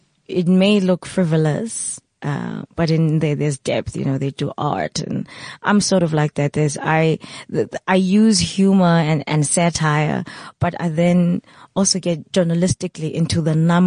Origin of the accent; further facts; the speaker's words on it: South Africa; I stand tall. I'm a South African.